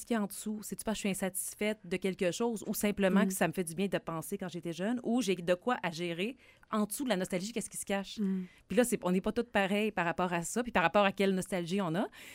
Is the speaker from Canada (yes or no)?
yes; Quebec, Canada; Je ne sais pas pourquoi je viens du Lac-Saint-Jean, je dois être bizarre.